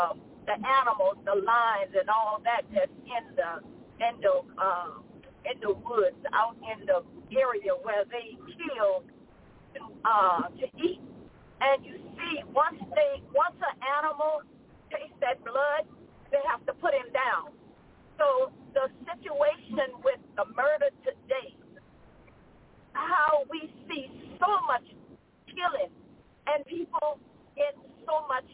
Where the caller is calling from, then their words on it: Baton Rouge, Louisiana, United States; I am calling from Baton Rouge. I'm leaving out of Baton Rouge.